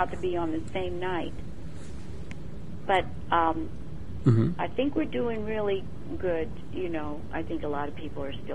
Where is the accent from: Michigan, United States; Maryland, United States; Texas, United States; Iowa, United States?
Maryland, United States; Baltimore; I did this on a stage in Baltimore, my hometown, in front of my relatives